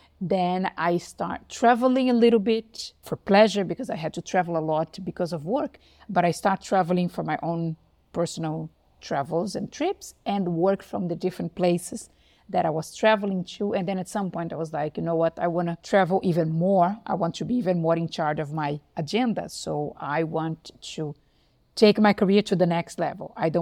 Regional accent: Brazil; moved away; also born or lived in Spain; I'm from Brazil. Then I moved to Spain. I lived many years in Spain

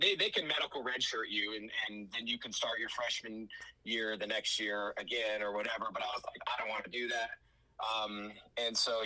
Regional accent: Colorado, United States; So, you know, growing up in Colorado, not a lot of baseball players come out of Colorado.

